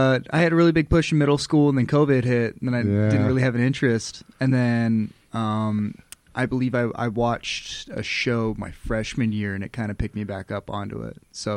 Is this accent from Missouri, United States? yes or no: no; Las Cruces, New Mexico, United States; I am originally from Cruces, yes, sir.